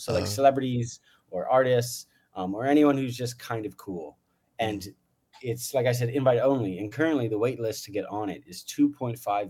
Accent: California, United States; I also have some friends who are really big Niners fans because I'm from the Bay Area.

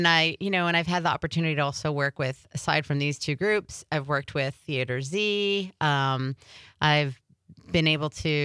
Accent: Southeastern United States, United States; No, a little further south, Florida, Georgia. Went to college out east in Pennsylvania.

